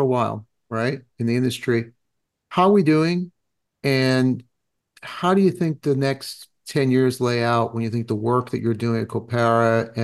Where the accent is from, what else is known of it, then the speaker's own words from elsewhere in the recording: United States; I mean, look, I'm Italian American. My grandparents immigrated to this country, right? And they were educated, but unfortunately didn't speak English